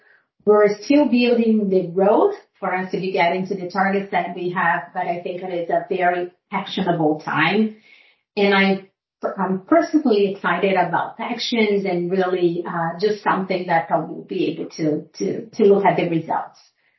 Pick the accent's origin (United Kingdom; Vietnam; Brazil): Brazil; moved away as an adult; now in United States; I started my career back in Brazil. I'm originally from Brazil.